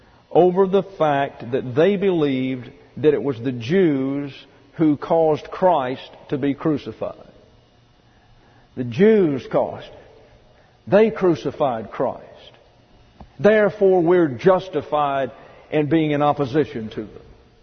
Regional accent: Deep South, United States; I was raised in the Deep South in the 40s and 50s. This was a bastion of political and religious conservatism.

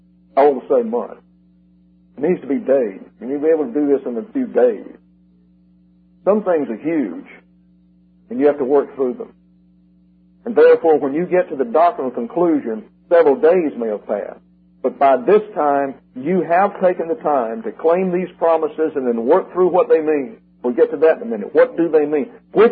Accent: Alabama, United States; I'm from South Alabama. They're called spillet liggins down there.

